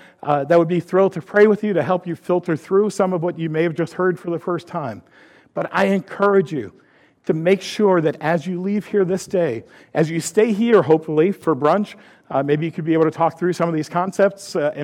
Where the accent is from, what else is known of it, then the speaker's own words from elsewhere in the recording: United States; But being American sometimes works against being a good believer, being a good follower of Christ.